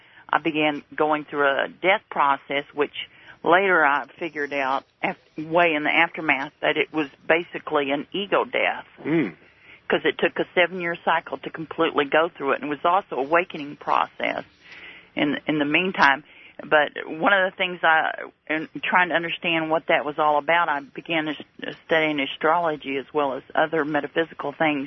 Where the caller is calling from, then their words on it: Knoxville, Tennessee, United States; from Knoxville, Tennessee.